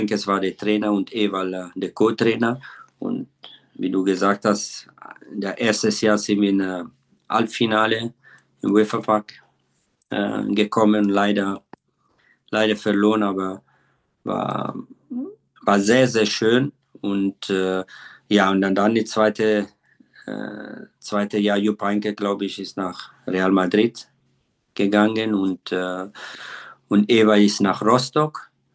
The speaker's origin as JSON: {"language": "German", "town": "Ascona", "region": "Ticino", "country": "Switzerland", "tie": "born there", "first_language": "Italian", "second_language": "German", "said": "meine Muttersprache ist Italienisch, weil ich in der Schweiz geboren bin, in Ascona, im Kanton Tessin. Ist der einzige Kanton in der Schweiz, wo man Italienisch spricht."}